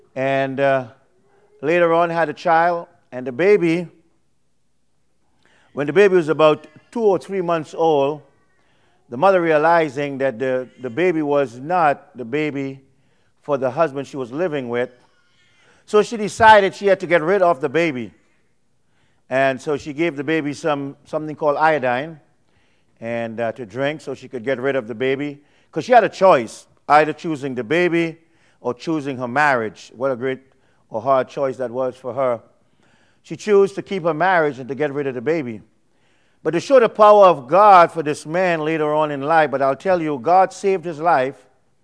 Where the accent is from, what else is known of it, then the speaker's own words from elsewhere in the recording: New York City, New York, United States; As you heard … And I came from New York City.